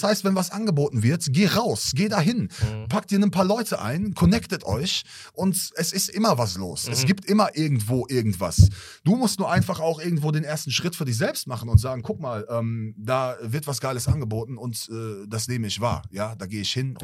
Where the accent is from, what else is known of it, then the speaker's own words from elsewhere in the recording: Meschede, North Rhine-Westphalia, Germany; Ich komme aus Meschede im Sauerland und ich bin Musiker seit vielen Jahren